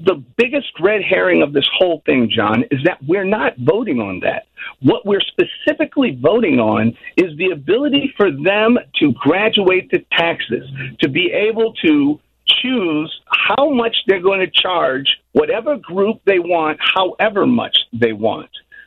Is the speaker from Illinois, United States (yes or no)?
yes; Chicago, Illinois, United States; also born or lived in Evanston, United States; You know, I grew up in Rogers Park and just outside of Chicago and Evanston.